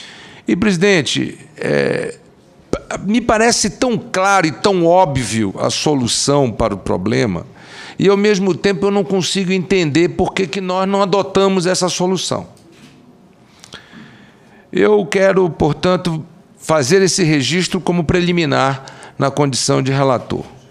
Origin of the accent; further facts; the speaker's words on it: Amazonas, Brazil; eu, como amazonense, como amazônida e como representante público daquela região